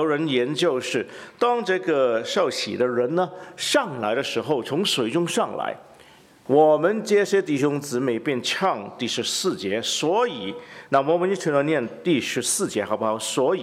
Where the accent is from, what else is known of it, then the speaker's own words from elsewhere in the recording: Guangdong, China; 尤其是我们广东人这两个字很难倒，我们一个是 SI， 一个是 XI